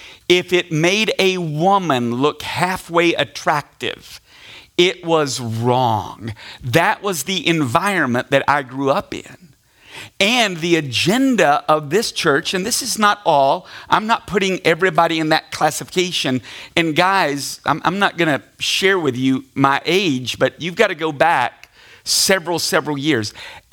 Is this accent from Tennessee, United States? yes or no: yes; Tennessee, United States; Now, we grew up in Tennessee. And when I say Tennessee, I want you to think out on the backside of nowhere.